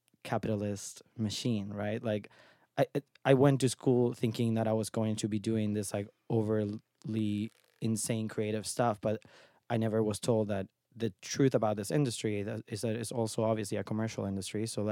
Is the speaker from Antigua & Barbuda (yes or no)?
no; Argentina; now in United States; I mean, I came from Argentina, grew up there, and when I moved here, I originally thought I was going to pursue a career in graphic design